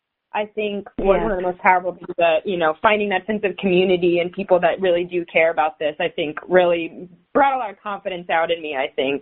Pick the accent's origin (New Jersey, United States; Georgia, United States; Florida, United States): Georgia, United States; Alpharetta; now in Chattanooga, United States; I grew up in Alpharetta, so in the suburbs of Atlanta, in a nice little bubble where I wasn't really seeing any problems.